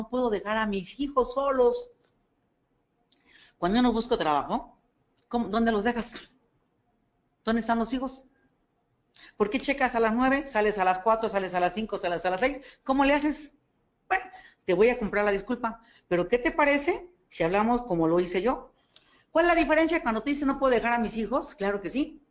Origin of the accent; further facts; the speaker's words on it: State of Mexico, Mexico; yo no soy de aquí, yo vengo del Estado de México, aquí, hablando aquí de México